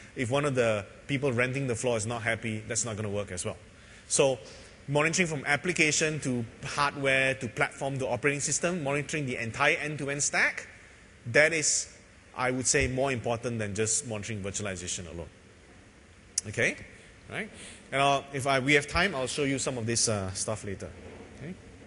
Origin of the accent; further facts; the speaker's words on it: Malaysia; So, like, this is two towers that we have back in my hometown, Malaysia.